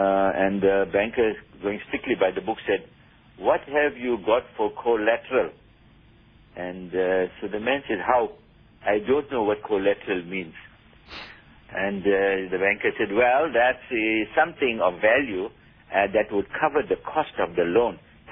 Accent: Port Shepstone, KwaZulu-Natal, South Africa; An old man from Paddock, about 40 miles from my hometown, Port Shepstone, wanted a loan for 1,000 rands.

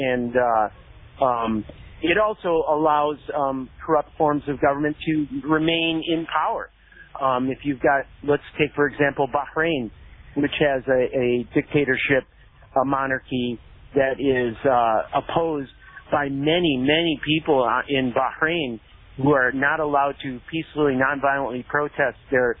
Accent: Santa Monica, California, United States; I'm from Santa Monica, California, where I thought that was the most homeless I'd ever seen in my life was in my own hometown.

